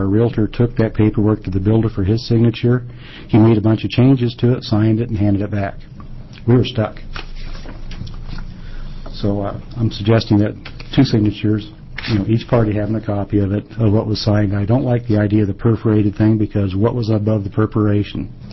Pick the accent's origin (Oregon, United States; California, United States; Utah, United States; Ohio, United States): Oregon, United States; Bend; An example comes up here in my hometown of Bend here several years ago.